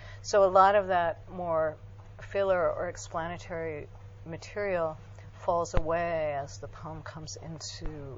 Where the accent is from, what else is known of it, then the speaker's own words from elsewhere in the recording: Salt Lake City, Utah, United States; sometimes in my hometown of Salt Lake City